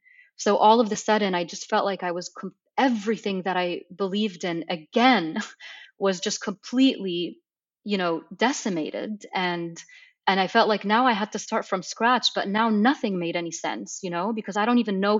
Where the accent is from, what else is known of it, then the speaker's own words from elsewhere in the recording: Egypt; I grew up in Egypt and I grew up in a Muslim family that wasn't very religious